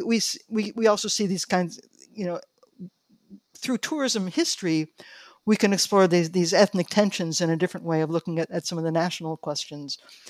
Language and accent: English; United States; I'm reminded, growing up in the United States in the 1950s